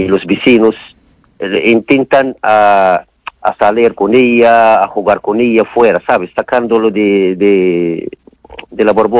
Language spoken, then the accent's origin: Spanish; Morocco; Spanish is a second language; now in A Coruña, Spain; Yo soy de Marruecos.